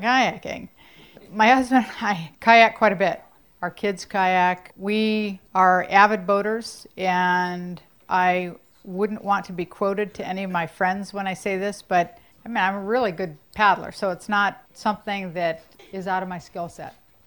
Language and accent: English; Michigan, United States; But I grew up in Michigan and I feel like my childhood was very ordinary.